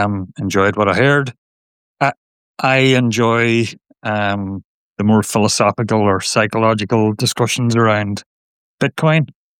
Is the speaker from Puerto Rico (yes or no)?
no; Ireland; now in New York, United States; So as you can probably guess, I'm Irish, but I've been living in New York for 10 years.